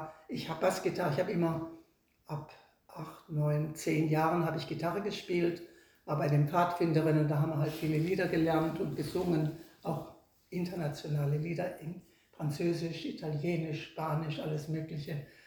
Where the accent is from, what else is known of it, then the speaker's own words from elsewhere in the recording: Baden-Württemberg, Germany; Und dann sage ich, aus dem Schwarzwald.